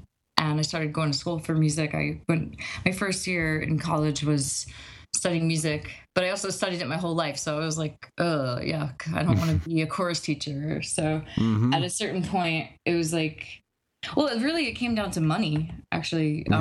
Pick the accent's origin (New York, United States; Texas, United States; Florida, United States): Florida, United States; by the way, I'm from South Florida.